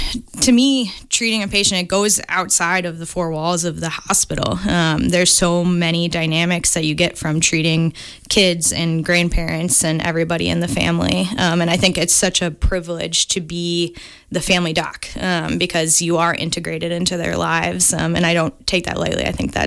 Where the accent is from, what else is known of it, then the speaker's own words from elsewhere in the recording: Wisconsin, United States; So I'm from Wisconsin, born and raised. My family's kind of in between Madison and Milwaukee. Was raised outside Madison for most of my life. So always knew I wanted to stay in Wisconsin.